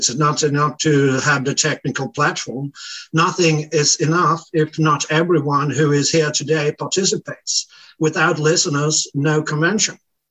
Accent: Sweden; I'm from Sweden

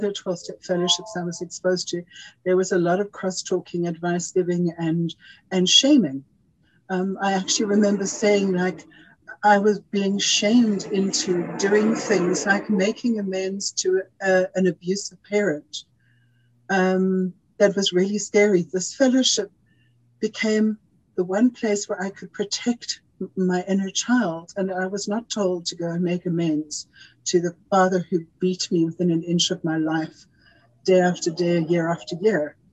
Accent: South Africa; from South Africa.

